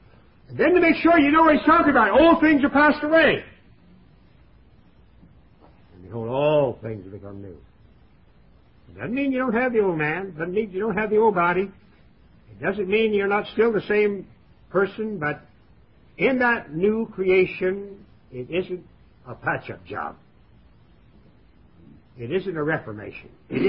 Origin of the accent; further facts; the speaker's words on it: Jacksonville, Florida, United States; born there; Then I was born in Jacksonville, Florida